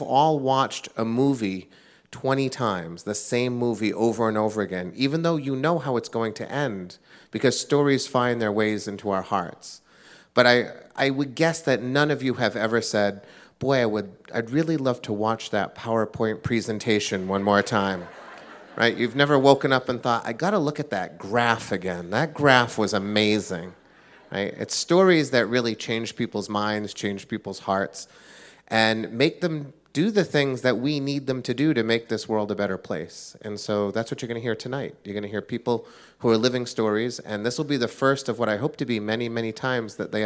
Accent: West Hartford, Connecticut, United States; We had a budget crisis in my hometown of West Hartford, Connecticut last year

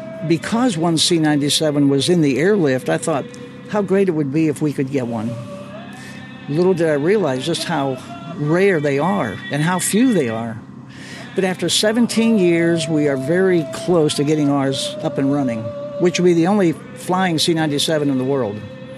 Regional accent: Washington, Pennsylvania, United States; I'm actually from Washington, PA, which is just southwest of Pittsburgh here.

